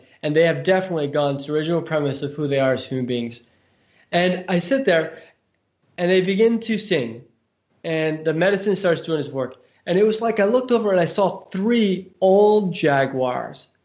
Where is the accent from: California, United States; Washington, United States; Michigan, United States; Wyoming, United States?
California, United States; growing up in Silicon Valley? This is weird.